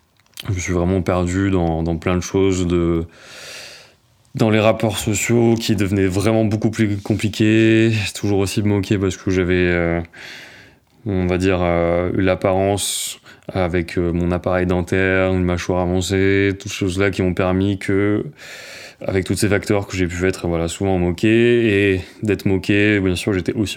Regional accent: Romans-sur-Isère, Auvergne-Rhône-Alpes, France; born there; quand le 16 avril 1995, je suis né à Romans-sur-Isère, j'aurais pu naître comme, entre guillemets, tout le monde.

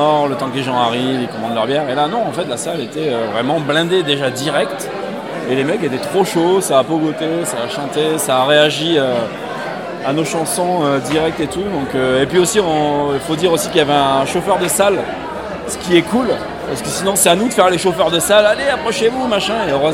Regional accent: Bagnols-sur-Cèze, Occitanie, France; Ouais, alors en fait on vient du Gard, on vient de Bagnols-sur-Cèze, pour Saint-Esprit, par là-bas

